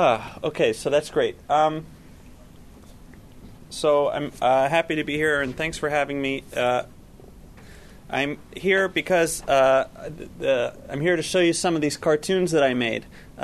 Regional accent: Chapel Hill, North Carolina, United States; I grew up in Chapel Hill.

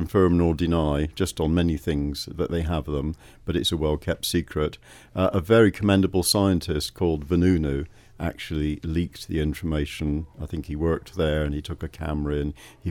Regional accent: Bristol, South West England, United Kingdom; Well, I grew up here in Bristol.

